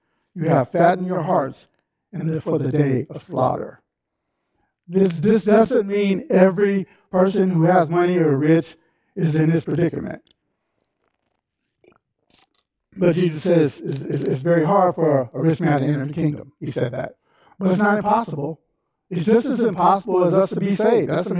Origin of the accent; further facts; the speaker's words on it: Seattle, Washington, United States; also born or lived in Minneapolis; I remember growing up in Seattle. I grew up in Seattle